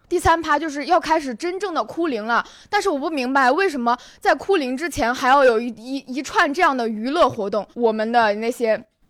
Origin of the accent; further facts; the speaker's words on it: Shaanxi, China; 我是陕西人，我不知道你南京这边的民俗是什么样的。